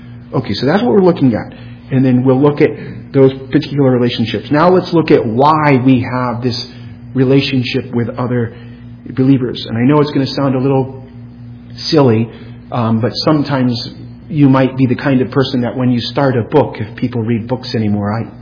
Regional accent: United States; I've been born in America. I've mainly only ever been in America. I'm an American.

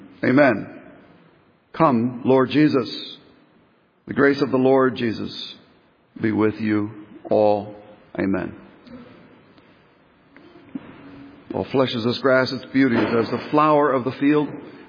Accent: Miami, Florida, United States; When I was a teenager growing up in Miami

